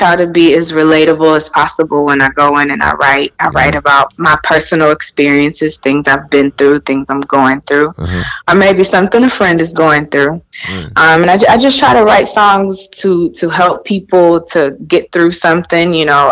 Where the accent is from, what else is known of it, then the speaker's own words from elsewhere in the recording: Houston, Texas, United States; I went off to college and moved back to Houston. I'm from Houston, Texas.